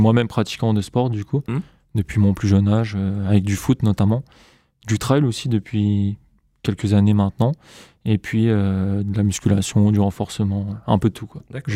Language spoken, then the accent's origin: French; Grand Est, France; je viens aussi des Vosges de base. Et du coup, je travaille en fait un petit peu dans les Vosges et un petit peu sur Nancy.